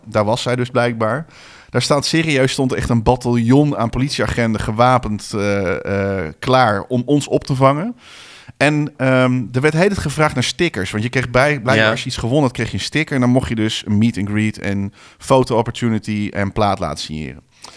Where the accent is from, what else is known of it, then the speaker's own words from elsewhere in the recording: Netherlands; ik dacht, ik ben Hollander